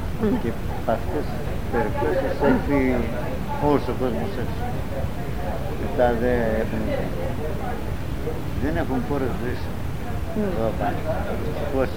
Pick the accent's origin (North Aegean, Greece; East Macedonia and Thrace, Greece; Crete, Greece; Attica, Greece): East Macedonia and Thrace, Greece; Petrota; Καταγωγή του πατέρα μου είναι γνήσια, εγώ ο Πετροτιώτης.